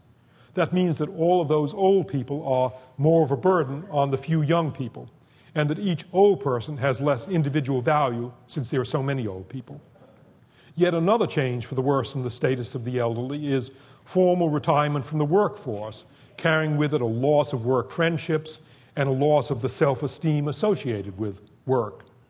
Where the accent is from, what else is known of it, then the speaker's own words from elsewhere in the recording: Boston, Massachusetts, United States; My family's first television set that we acquired in 1948 when I was growing up in Boston had only 3 knobs